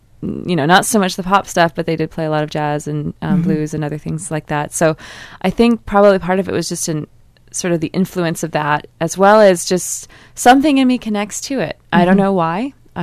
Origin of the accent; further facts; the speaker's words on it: Sitka, Alaska, United States; my hometown of Sitka, Alaska.